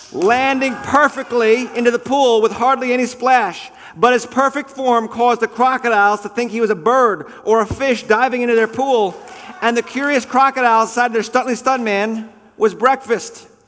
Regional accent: Port Washington, United States; I grew up in Port Washington and didn't really go to church most of my life as a child and a young person.

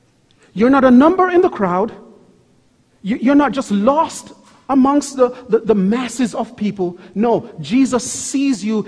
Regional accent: Bronx, New York, United States; It's no different than me coming to you and say, hi … I'm from the Bronx.

